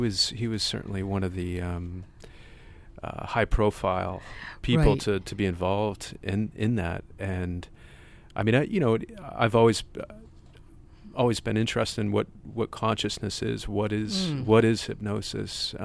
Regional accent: Vermont, United States; I'm not. I'm from Vermont, actually.

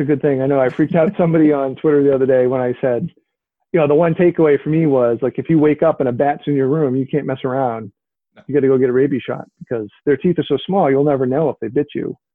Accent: Massachusetts, United States; even growing up near Boston, like, in the 80s, it never felt like there was a lot of Boston things.

